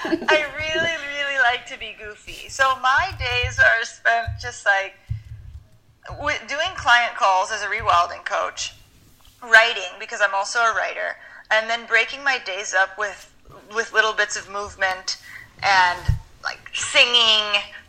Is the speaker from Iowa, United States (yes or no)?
yes; Iowa, United States; In Iowa, I actually really love Iowa.